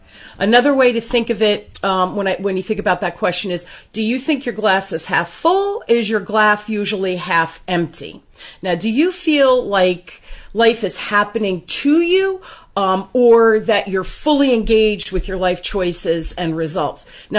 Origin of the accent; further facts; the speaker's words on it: United States; Your accent sounds, I guess, because I'm from the United States, it's just very beautiful the way you speak.